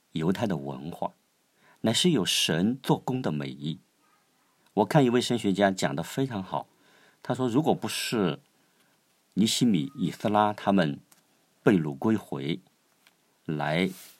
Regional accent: China; 当然我们中国人会不会在这之中有参与呢？

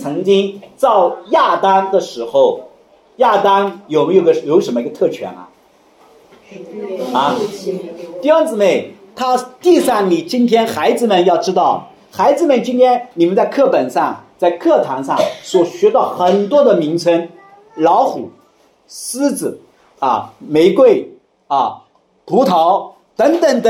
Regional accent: China; 那么我们中国人起名字，现在的起名干什么，都带一点诗情画意

